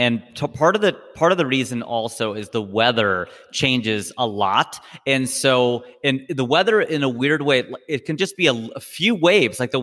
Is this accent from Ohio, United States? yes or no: yes; Ohio, United States; I speak a little bit of Hindi, but I grew up in Ohio, man. So my parents spoke English at home. They came here in you know, 71.